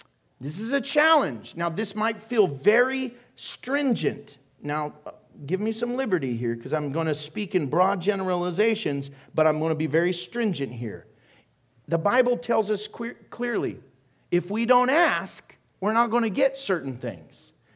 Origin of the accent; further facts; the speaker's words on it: St. Louis, Missouri, United States; That's one time, growing up in St. Louis, man, you don't mess with some angry mamas.